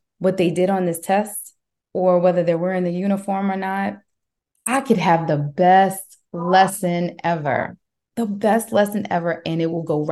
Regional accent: Brooklyn, New York, United States; But I'm from Brooklyn, New York, right?

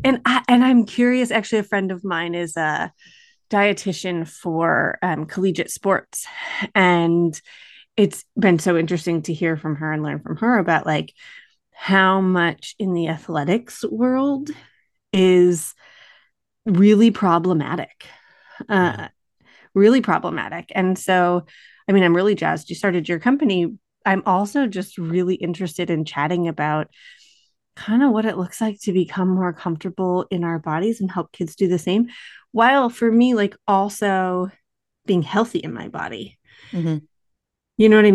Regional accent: New York, United States; we are both from Western New York, which is always a fun little connect.

